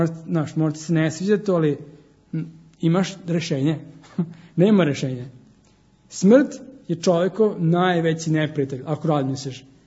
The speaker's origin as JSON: {"language": "Serbian", "town": "Subotica", "region": "Vojvodina", "country": "Serbia", "tie": "born there", "said": "Rođen sam u Subotici."}